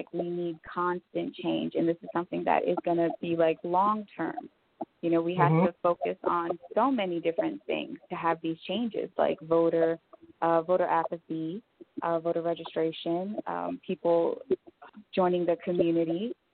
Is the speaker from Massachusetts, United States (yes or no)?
no; New York City, New York, United States; So I'm a transplant. I am originally from New York City, Spanish Harlem, 103rd in Lexington.